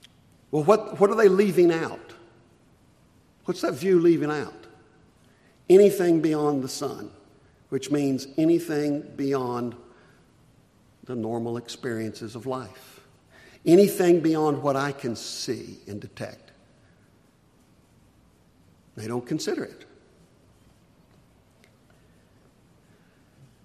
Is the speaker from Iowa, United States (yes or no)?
yes; Iowa, United States; I tell people, I come from Iowa, the only two colors are green and brown.